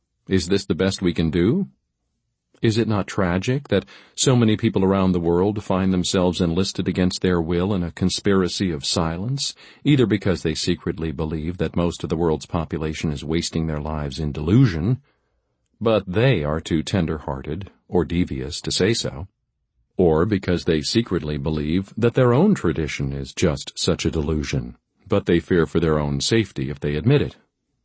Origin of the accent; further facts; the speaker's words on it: Boston, Massachusetts, United States; I grew up in the Boston area